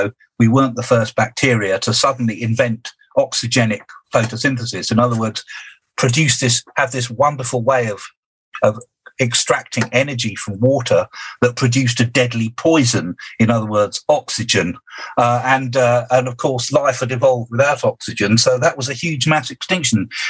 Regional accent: United Kingdom; But I think it's maybe because I'm a Brit.

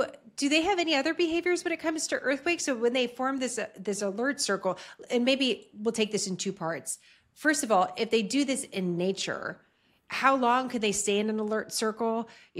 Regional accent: San Francisco, California, United States; Growing up in San Francisco, we would do earthquake drills in my public school.

